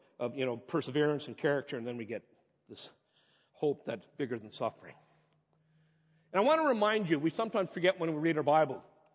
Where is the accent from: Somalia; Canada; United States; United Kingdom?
Canada; Ladner, British Columbia; I grew up in Ladner and grew up with George's parents and grandparents.